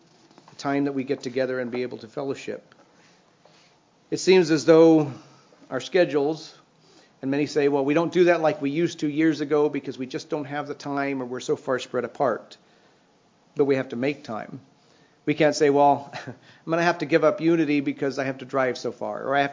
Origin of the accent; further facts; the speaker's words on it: Missouri, United States; I'm from Missouri, but it's the famous Missouri mules.